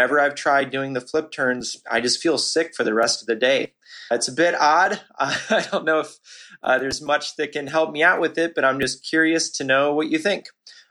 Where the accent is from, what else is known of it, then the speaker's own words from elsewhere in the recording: Missouri, United States; I'm from Missouri. I'm 38 years old and just getting into triathlon.